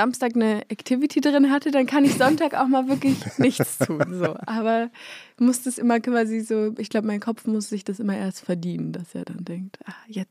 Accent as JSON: {"language": "German", "region": "Berlin", "country": "Germany", "tie": "born or raised there", "moved": "as an adult", "lives_now": "Munich, Germany", "said": "seit meinem 6. Monatslebens, ja, bin ich hier. Deswegen, ich war immer so, ich bin nicht in München geboren, ich bin Berlinerin. Und jetzt bin ich lustigerweise quasi zurück zu den Wurzeln gekehrt."}